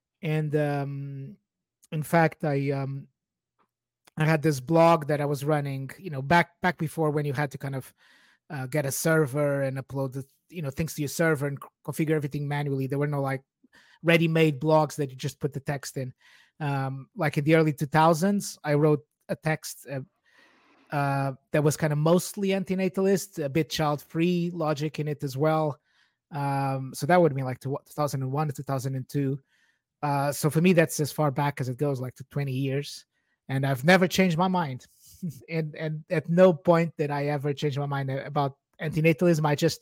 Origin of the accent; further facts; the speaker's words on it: Portugal; English is a second language; now in United Kingdom; I'm originally from Portugal. I've been living in the UK for 17 years now, so I'm kind of culturally almost fully anglicized by now